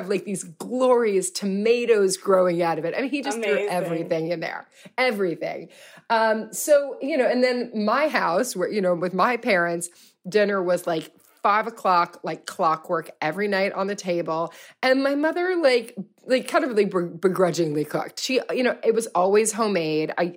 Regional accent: Louisville, Kentucky, United States; You know, I'm from Louisville, Kentucky. So, you know, like there's that sort of very heavy Southern influence on the food that we ate.

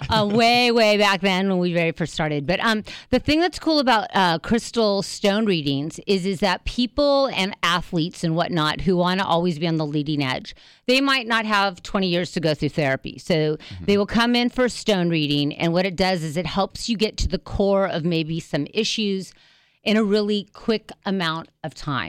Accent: Manhattan Beach, California, United States; But we've been best friends since the single digits, and we are from Manhattan Beach.

